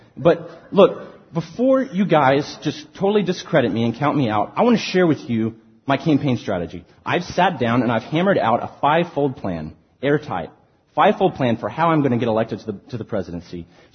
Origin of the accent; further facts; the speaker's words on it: Austin, Texas, United States; I was actually watching the Democratic debate in my hometown of Austin.